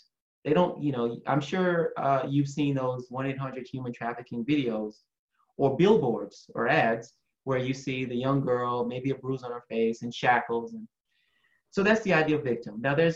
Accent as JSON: {"language": "English", "region": "South Carolina", "country": "United States", "said": "I think in that video, I mentioned, so I'm from South Carolina"}